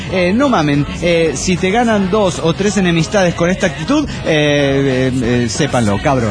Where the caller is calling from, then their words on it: Tulancingo, Hidalgo, Mexico; de Tulancingo, Hidalgo.